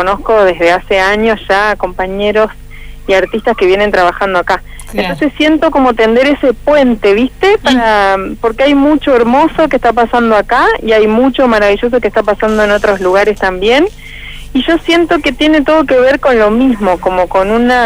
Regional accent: Paraná, Entre Ríos, Argentina; also born or lived in Mendoza; Yo soy de Paraná, sí.

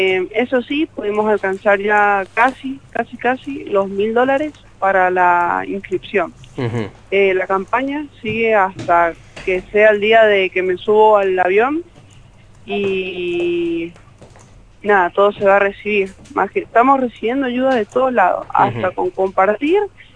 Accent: Mendoza, Argentina; De Mendoza soy la única, se me dio la oportunidad y sí, soy la única de Mendoza.

